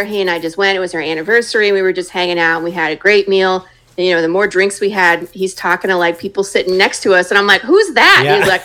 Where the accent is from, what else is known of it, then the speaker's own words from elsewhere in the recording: Michigan, United States; now in Dallas, United States; Grew up there. Was married there. My husband and I moved to California for a few years for his job and then got moved back. to Michigan, and we actually relocated to Dallas area in 2019.